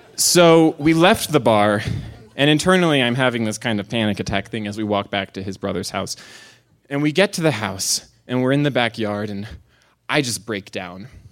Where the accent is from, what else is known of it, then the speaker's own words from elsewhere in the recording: Florida, United States; You see, I'm from Florida, and so the beach is a part of my soul.